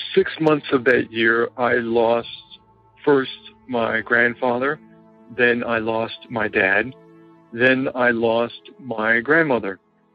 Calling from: New Jersey, United States; I'm calling from New Jersey.

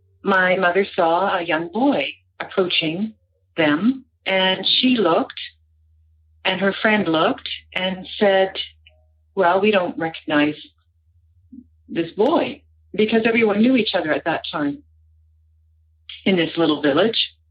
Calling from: Brandon, Manitoba, Canada; I am calling from Brandon, Manitoba, Canada.

